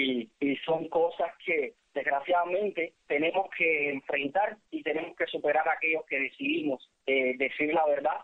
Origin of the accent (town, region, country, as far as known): Cuba